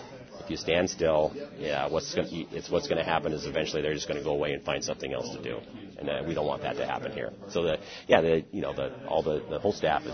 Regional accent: La Crosse, Wisconsin, United States; also born or lived in Oregon / California; I grew up in La Crosse area. Graduated from UWL in 1981. Went off to Oregon and then California, and spent 30 years in California. And I just moved back to Wisconsin in last summer.

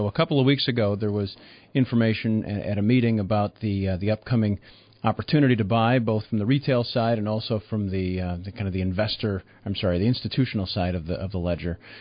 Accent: Wisconsin, United States; growing up in Wisconsin, Jack Sikma was a center for the Milwaukee Bucks at the time.

